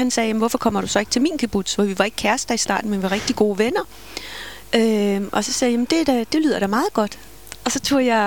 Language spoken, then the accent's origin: Danish; Copenhagen, Capital Region of Denmark, Denmark; also born or lived in Israel; København.